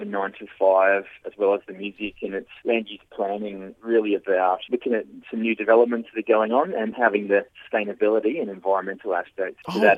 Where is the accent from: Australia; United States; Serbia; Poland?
Australia; Adelaide, South Australia; moved away; I grew up in Adelaide there